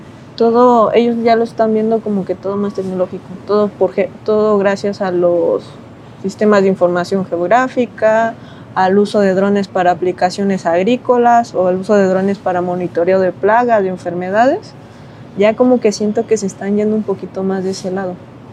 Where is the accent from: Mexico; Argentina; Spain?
Mexico; Ayutla; Y con mis hermanos siempre apoyábamos en gestionar un grupo de danza que venía de mi pueblo, de Ayutla.